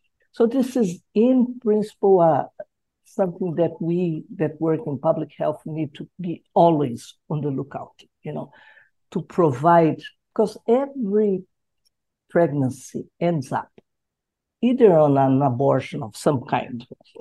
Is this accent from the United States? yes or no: no; Curitiba, Paraná, Brazil; English is a second language; I was born in Curitiba, which is a town, capital of the state of Paraná in the south of Brazil.